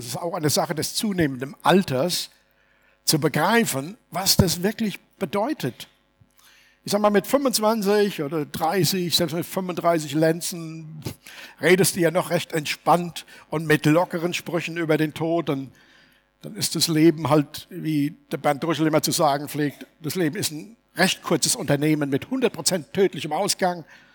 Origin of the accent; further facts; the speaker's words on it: Steinheim, Germany; ich bin in Steinheim geboren, dann ist die Familie nach Jürgesheim gezogen, da lebten wir einige Jahre, sind dann wieder nach Steinheim zurück.